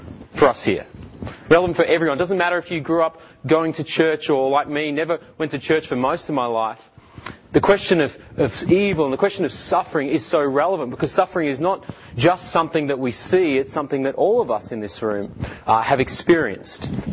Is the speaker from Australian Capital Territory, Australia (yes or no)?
no; Melbourne, Victoria, Australia; I am from Melbourne. I grew up in Melbourne. I'm married. I've been married about 10 years.